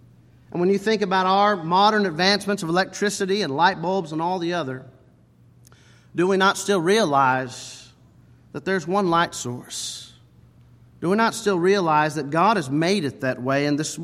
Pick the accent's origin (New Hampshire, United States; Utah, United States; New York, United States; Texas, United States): Texas, United States; also born or lived in Oklahoma; since we are from Oklahoma and Texas, I do consider Texas my home.